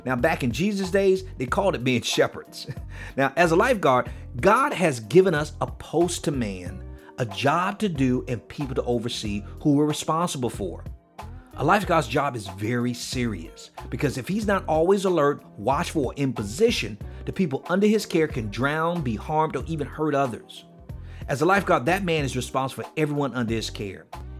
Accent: Miami, Florida, United States; when I grew up in Liberty City, we had 5 high schools in Liberty City and 2 mall-sized shopping centers and a theater.

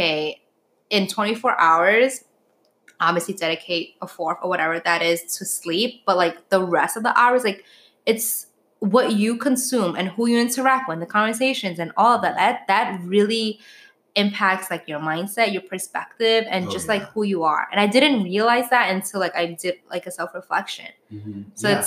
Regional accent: New York, United States; Because as a New Yorker or just people living in New York, we're always go, go, go, go, go.

